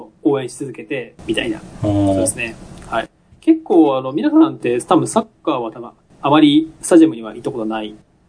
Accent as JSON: {"language": "Japanese", "town": "Sendai", "region": "Miyagi", "country": "Japan", "tie": "born or raised there", "lives_now": "Tokyo, Japan", "said": "地元が仙台で、"}